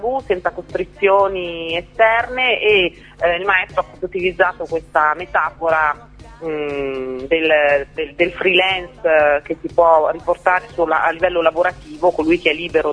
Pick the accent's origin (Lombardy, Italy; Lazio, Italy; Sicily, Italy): Lombardy, Italy; Milan; come si dice qua a Milano, perché io sono milanese